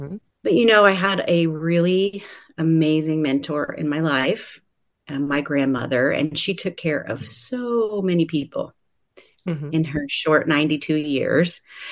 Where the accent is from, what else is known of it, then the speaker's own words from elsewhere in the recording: Indiana, United States; I'm from Southern Indiana.